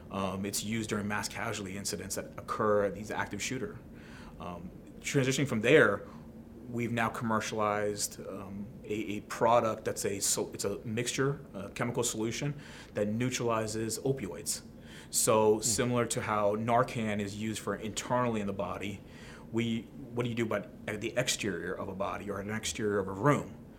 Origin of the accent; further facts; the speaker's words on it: Fairfax, Virginia, United States; I'm a Northern Virginia guy. I went to George Washington University. I grew up in Fairfax. I never want to leave the area